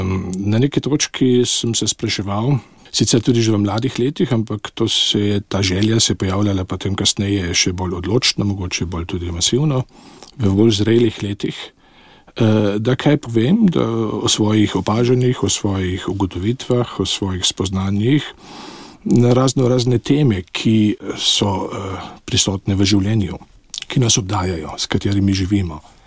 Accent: Klagenfurt, Carinthia, Austria; Jaz sem koroški Slovenec, rodil sem se v Celovcu, tam sem tudi doraščal v dvojezični družini, mama mi je Slovenka bila, nažalost je že preminila, iz Ljubljane in tako, da sem dvojezično doraščal

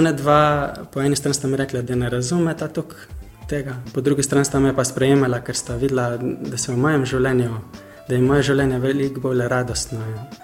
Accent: Zagorje, Central Sava, Slovenia; sem rekel, da sem iz Zagorja.

